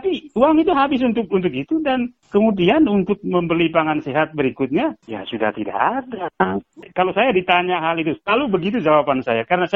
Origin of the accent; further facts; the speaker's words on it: East Nusa Tenggara, Indonesia; kami orang NTT itu terlalu berharap pada sesuatu